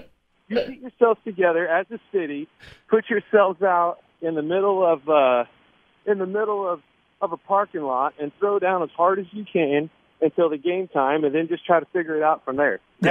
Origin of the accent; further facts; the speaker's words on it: Emporia, Kansas, United States; And certainly came from, I came from Emporia, Kansas.